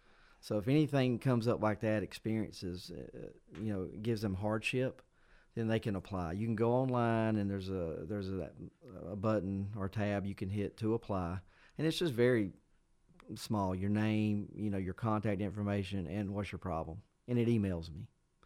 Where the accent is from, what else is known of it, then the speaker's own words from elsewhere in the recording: Douglasville, Georgia, United States; now in Carrollton, United States; Like I said, I came from Douglasville, but I moved out here about 7 years ago.